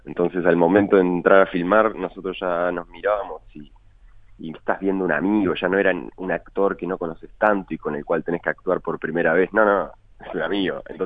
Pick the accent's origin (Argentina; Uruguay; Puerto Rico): Uruguay; Como actor uruguayo es muy difícil, a no ser que seas muy positivo, es muy difícil soñar con el cine.